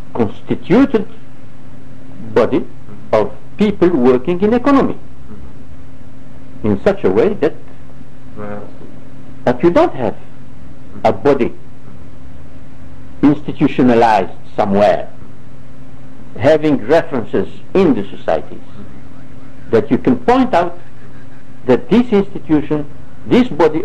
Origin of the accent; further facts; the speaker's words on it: Algeria; English is a second language; Like me, I come from Algeria, jumping like this one did.